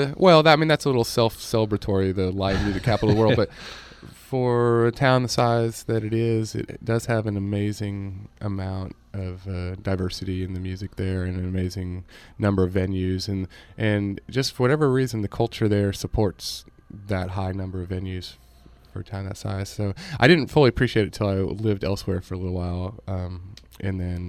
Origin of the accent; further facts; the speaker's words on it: Austin, Texas, United States; I'm from Austin, Texas, originally, which not a whole lot of folks are actually from Austin.